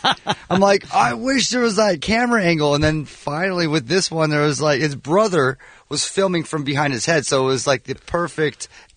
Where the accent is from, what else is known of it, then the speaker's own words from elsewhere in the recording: Los Angeles, California, United States; haven't played an LA show all year, so the LA show is by far my most meaningful show because this is my hometown.